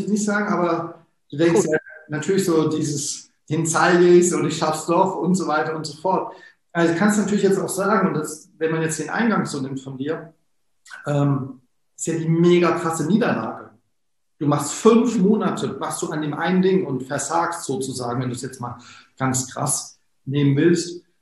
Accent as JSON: {"language": "German", "town": "Wiesbaden", "region": "Hesse", "country": "Germany", "said": "Jetzt in so einer Region, ich komme ja aus Wiesbaden"}